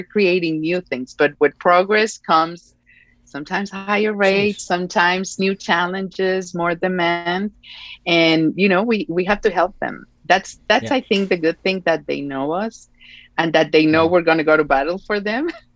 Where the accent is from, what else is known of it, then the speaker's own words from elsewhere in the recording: Mexico; being born and raised in Mexico, you know, we have two last names.